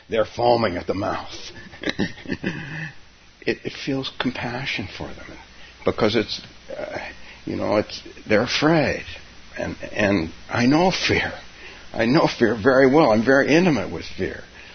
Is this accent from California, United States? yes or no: yes; San Francisco, California, United States; Well, see, I'm from San Francisco, so.